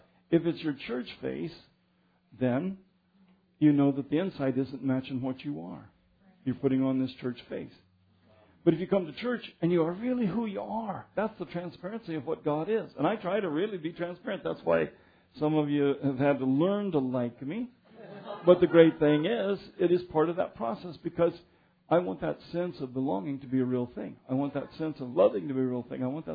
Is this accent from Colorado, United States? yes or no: yes; Adams City, Colorado, United States; just because I was from Adam City, which was a good reason to beat up on somebody, actually, because Adam City had been beating up on Mapleton students a lot.